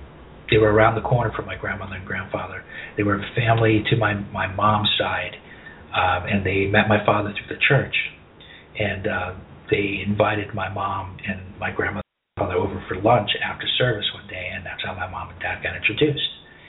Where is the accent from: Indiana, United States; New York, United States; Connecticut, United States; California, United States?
New York, United States; Now, I grew up in the New York area, Westchester, and my two sisters, Debbie and Pam.